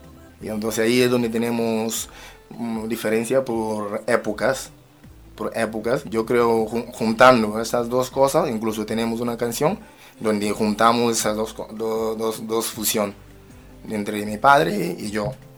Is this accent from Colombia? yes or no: no; Madrid, Community of Madrid, Spain; y yo vengo de Madrid y tal